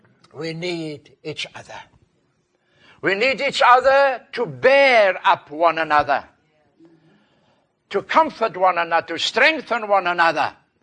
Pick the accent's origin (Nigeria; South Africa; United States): South Africa; first language Afrikaans; English is a second language; It's English and Afrikaans, which is my mother tongue.